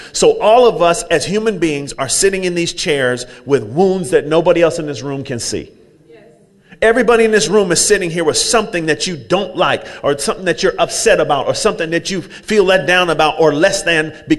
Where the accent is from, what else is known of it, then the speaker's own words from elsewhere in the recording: Oakland, California, United States; also born or lived in San Leandro; And then I was raised in East Oakland, and I lived on 61st Avenue in Lockwood, and I lived there, and then we moved to Havenscourt Boulevard, and then we lived there, and then I moved to 107th Avenue, and I lived there, and so I grew up.